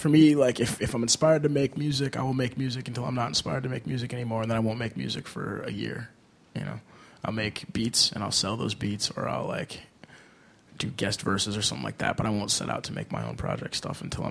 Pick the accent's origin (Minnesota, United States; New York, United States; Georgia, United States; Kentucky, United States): Minnesota, United States; For me, I think, depending on the season, being a Minnesotan, like, hard. Like, I love it here